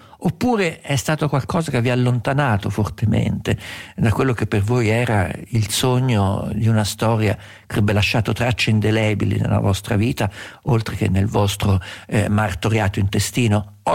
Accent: Umbria, Italy; essendo io umbro

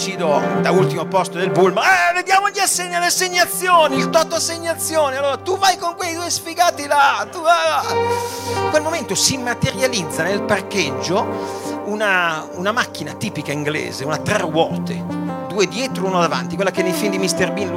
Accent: Piacenza, Emilia-Romagna, Italy; Io sono di Piacenza, si espatriava, si andava in Val di Taro

